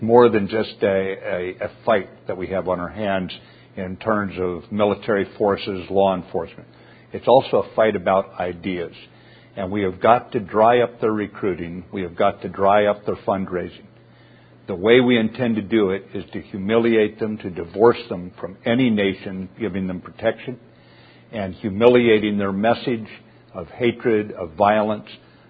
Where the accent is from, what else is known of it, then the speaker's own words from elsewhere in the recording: the American West, United States; I'm from the American West. We have forest fires out there, and some of the worst forest fires in our history, the most damage were caused when we pulled the fire crews off the line too early.